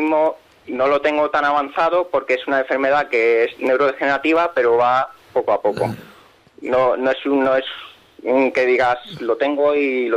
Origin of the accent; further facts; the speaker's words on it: Aranjuez, Community of Madrid, Spain; Bueno, yo soy de Aranjuez